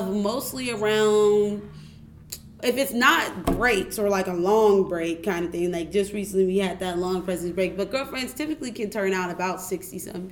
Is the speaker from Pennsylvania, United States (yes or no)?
no; Richmond, California, United States; I'm a junior here studying political science, and I'm from Richmond, California.